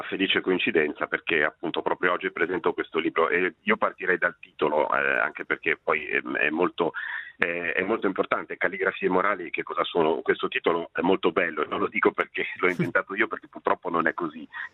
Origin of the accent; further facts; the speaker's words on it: Liguria, Italy; Io sono Ligure, non sono genovese ma sono Ligure